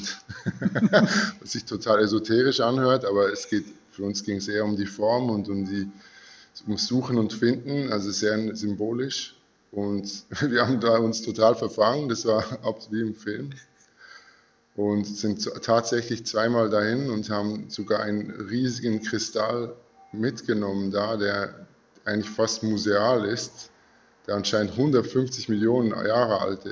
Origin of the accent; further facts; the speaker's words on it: Switzerland; now in Berlin, Germany; ich komme aus der Schweiz. Ich lebe mittlerweile in Berlin.